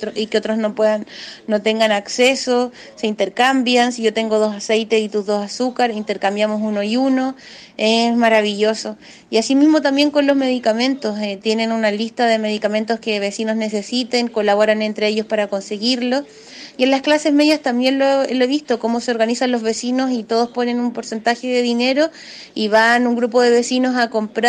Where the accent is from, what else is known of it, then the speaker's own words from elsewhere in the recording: Chile; now in Caracas, Venezuela; soy periodista chilena, vivo acá en Caracas hace 3 años